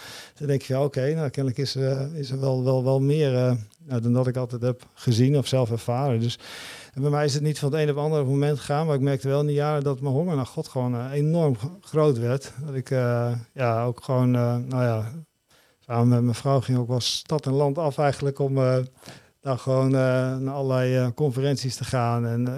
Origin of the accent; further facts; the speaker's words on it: Dalfsen, Overijssel, Netherlands; also born or lived in Zutphen; En op 7e ben ik verhuisd naar Dalfsen. En heb ik eigenlijk gewoond tot mijn 18e. Totdat ik naar Groningen ging voor de studie. En dus ik ben eigenlijk getogen eigenlijk meer in Dalfsen.